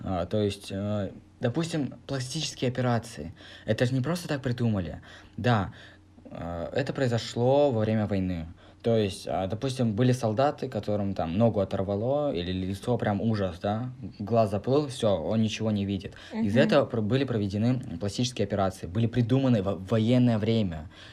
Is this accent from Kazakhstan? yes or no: yes; Kazakhstan; Играет, наверное, роль то, что мы из Казахстана, а в Казахстане очень много наций, около 130 наций.